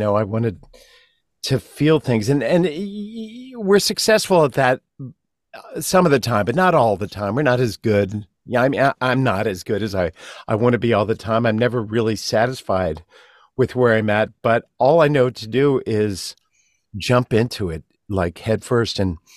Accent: Philadelphia, Pennsylvania, United States; I'm from Philadelphia.

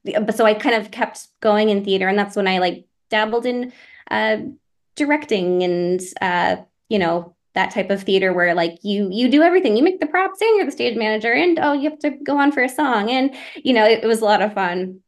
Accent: Needham, Massachusetts, United States; I'm from Needham, Massachusetts, the suburb of Boston.

